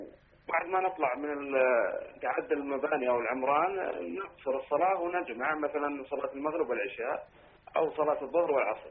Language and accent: Arabic; Al-Qassim, Saudi Arabia; أنا لا أساس من القصيم، ومقر العمل منطقة الجوف.